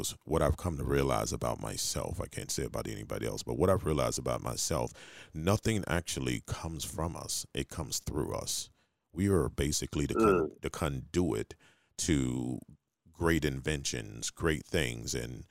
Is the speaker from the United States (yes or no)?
yes; the South, United States; You know, I grew up in the South. You know how we eat in the South, man.